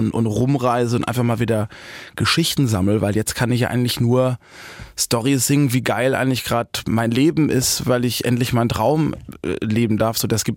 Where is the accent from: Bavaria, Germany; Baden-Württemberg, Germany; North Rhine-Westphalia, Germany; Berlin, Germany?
Baden-Württemberg, Germany; Busenbach; born or raised there